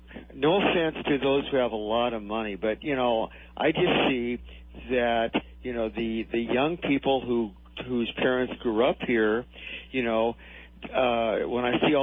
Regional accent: California, United States; because I grew up in California, and when I was born, there was 3 million, now there's 40 million

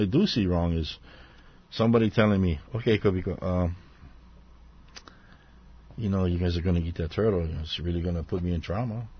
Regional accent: Florida, United States; And I'm from Florida.

